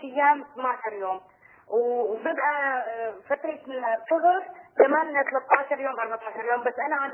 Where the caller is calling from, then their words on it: Syria; أنا من سوريا